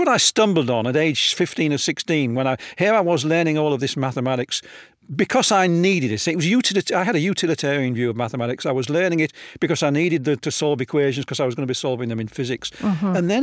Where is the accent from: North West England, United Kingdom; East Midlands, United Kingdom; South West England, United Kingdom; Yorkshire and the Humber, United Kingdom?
Yorkshire and the Humber, United Kingdom; Hull; Yeah, I was born in Hull in what apparently was the worst snowstorm of the decade in 1947.